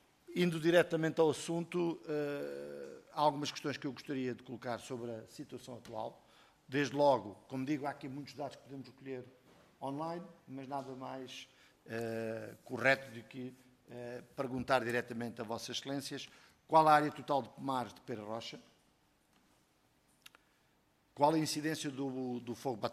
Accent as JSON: {"language": "Portuguese", "region": "Oeste", "country": "Portugal", "said": "também sou do Oeste, ainda que um Oeste mais ligado ao mar, mas também sou do Oeste"}